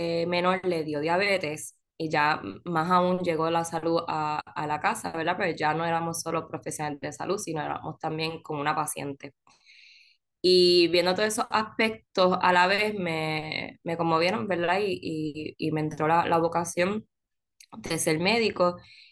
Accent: Ponce, Puerto Rico; Pues yo soy ponceña. Como yo le digo a la gente, yo soy una ponceña con sangre verde. Sé que soy de Ponce, pero fui a estudiar el colegio.

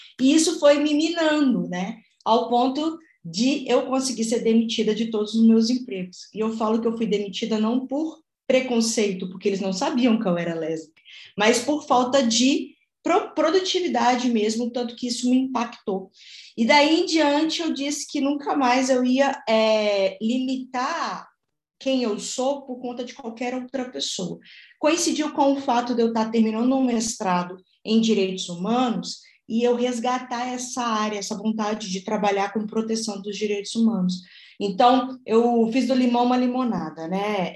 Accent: Belo Horizonte, Minas Gerais, Brazil; eu sou de Belo Horizonte, Minas Gerais, né?

